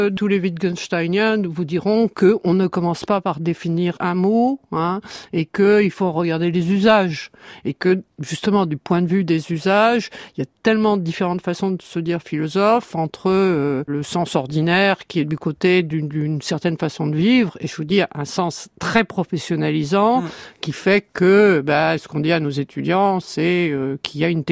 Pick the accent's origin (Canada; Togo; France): France; La Rochelle, Nouvelle-Aquitaine; born there; Je suis née à La Rochelle, il n'y avait pas de baleinier à La Rochelle.